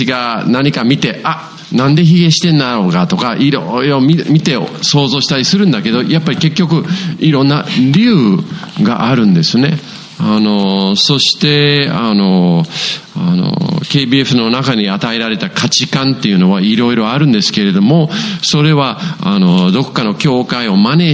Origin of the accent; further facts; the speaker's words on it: Hokkaido, Japan; 正直に自分の、ふるさとの北海道に、証しをしてもらうかって